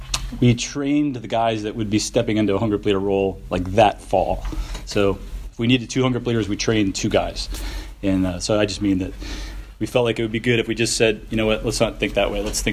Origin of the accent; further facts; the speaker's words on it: Atlanta, Georgia, United States; about a quarter mile away from where I grew up in Atlanta.